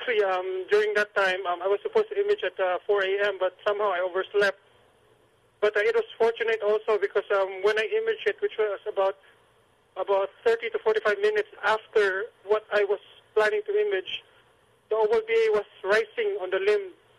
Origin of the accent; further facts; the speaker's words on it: Cebu, Central Visayas, Philippines; Yeah, I grew up in the Philippines. I was born, raised here. I've lived in Cebu all my life.